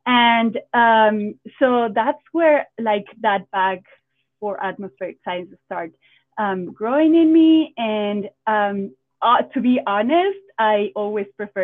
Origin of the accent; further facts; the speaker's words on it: Quito, Pichincha, Ecuador; English is a second language; Yeah. So I guess saying that I'm an Ecuadorian. I was born and raised and lived in Quito, the capital of Ecuador, for most of my life.